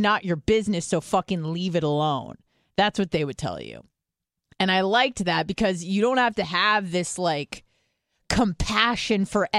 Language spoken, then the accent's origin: English; California, United States; which a lot of them were because, hello, I'm from California, then they send you to a liberal school.